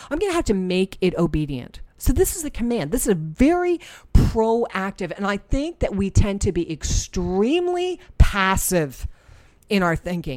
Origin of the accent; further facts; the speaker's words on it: New Jersey, United States; maybe it's because I'm from New Jersey, happy thoughts never just pop into my head.